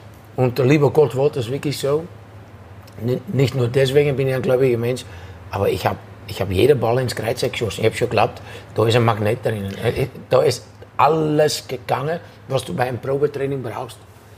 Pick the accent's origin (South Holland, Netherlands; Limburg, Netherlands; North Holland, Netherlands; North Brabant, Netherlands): South Holland, Netherlands; Rotterdam; German is a second language; In meiner Heimatstadt Rotterdam.